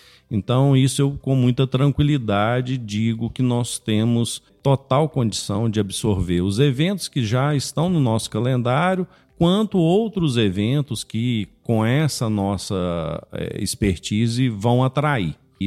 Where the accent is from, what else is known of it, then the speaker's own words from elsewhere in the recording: Brazil; A gente, como brasileiro, a gente sempre reclama muito da corrupção